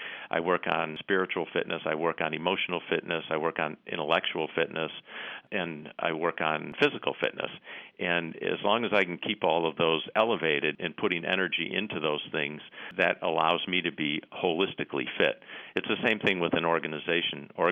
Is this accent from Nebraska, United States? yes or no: no; Chicago, Illinois, United States; I grew up just outside of Chicago. Of course, great Chicago Bull fan, a huge fan during the Michael Jordan era.